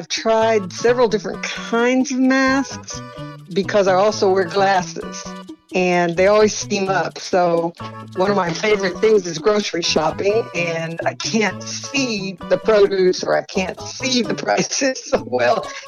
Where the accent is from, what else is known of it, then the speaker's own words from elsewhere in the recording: San Antonio, Texas, United States; from San Antonio, Texas.